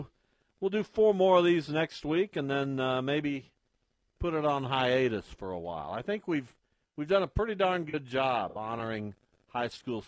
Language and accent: English; Winfield, Kansas, United States; born there; I was born in Winfield, didn't spend much time there, but I've always had an affinity for Southwestern.